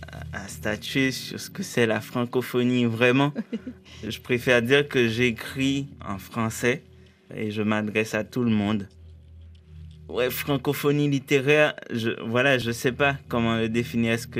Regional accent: Haiti; Mais je suis haïtien aussi.

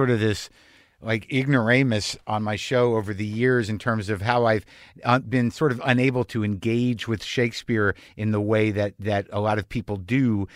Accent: United States; maybe it's as an American or maybe just as a person

